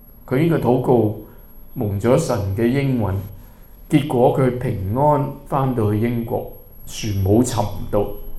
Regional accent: China; 我哋中國人咧，我哋冇乜分時間嘅

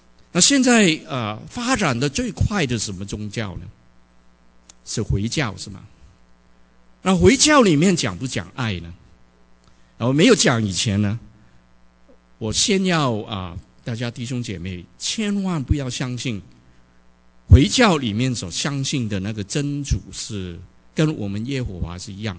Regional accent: China; 我们现在思想我们中国人的

